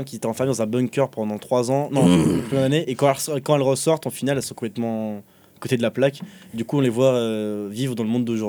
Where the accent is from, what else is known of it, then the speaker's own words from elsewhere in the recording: France; Bref, je m'en fous, je suis français, je vous emmerde tous.